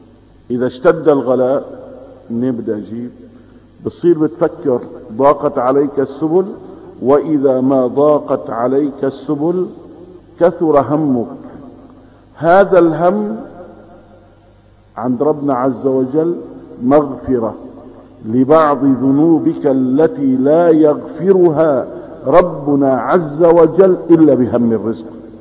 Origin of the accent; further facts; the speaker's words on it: Al-Bab, Aleppo Governorate, Syria; عن بلدتنا، في بلدة الباب شيء عجيب أيها الإخوة